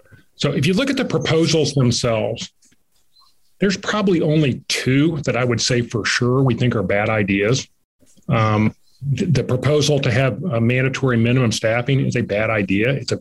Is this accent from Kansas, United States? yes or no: yes; Kansas, United States; like I'm from Kansas and you got all these farmers that are rich on paper.